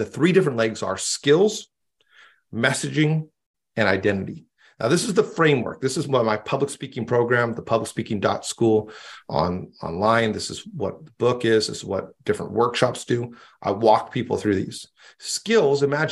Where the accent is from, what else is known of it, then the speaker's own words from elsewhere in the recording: Mexico; I grew up in Mexico.